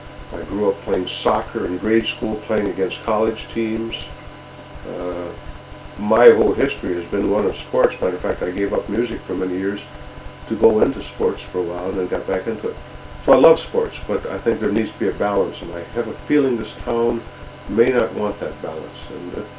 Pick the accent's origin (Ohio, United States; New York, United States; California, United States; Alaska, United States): New York, United States; Rochester; No, I'm from New York State, Rochester, New York.